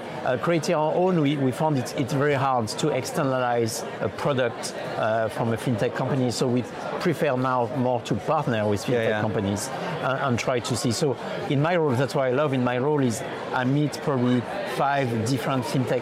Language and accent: English; France; accent: French; English is a second language; now in London, United Kingdom; I'm French by my accent